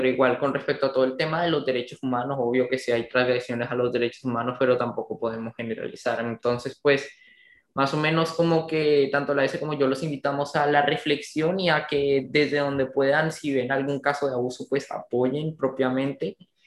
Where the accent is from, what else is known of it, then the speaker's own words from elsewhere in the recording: Colombia; tanto ese como yo somos colombianos y pues ya todos saben lo que está pasando en Colombia